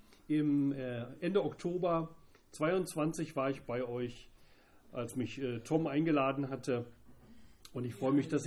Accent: Berlin, Germany; ich komme aus Berlin, ich bin im Ostteil Deutschlands aufgewachsen, in der ehemaligen DDR.

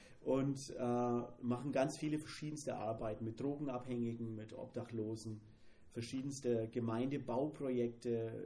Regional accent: Bavaria, Germany; accent: Franconian; now in Swabia, Germany; Wir kommen ursprünglich aus dem Frankenwald, müssen aber sagen, wir sprechen zwar Fränkisch, aber unser Herz ist tatsächlich im Schwabenland richtig aufgeblüht. Da haben wir auch eigentlich tatsächlich unsere geistliche Heimat.

